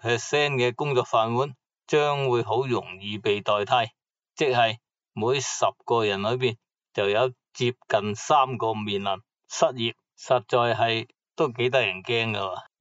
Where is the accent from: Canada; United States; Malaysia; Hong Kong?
Hong Kong; 我们身为香港人